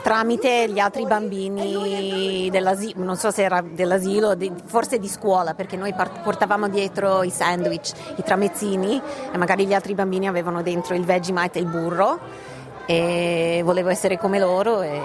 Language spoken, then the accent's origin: Italian; Australia; sono nata e cresciuta in Australia